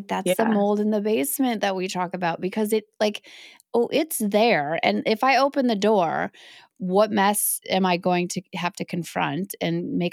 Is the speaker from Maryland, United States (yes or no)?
no; Baraboo, Wisconsin, United States; growing up in Baraboo, where we are both from